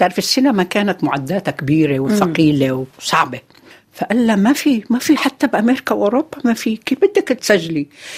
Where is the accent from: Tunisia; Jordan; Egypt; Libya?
Jordan; Karak, Karak Governorate; born there; أنا كمان من مواليد الكرك جنوب الأردن.